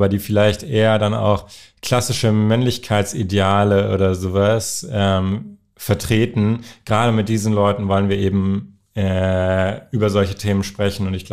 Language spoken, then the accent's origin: German; Berlin, Germany; Ich bin in Berlin aufgewachsen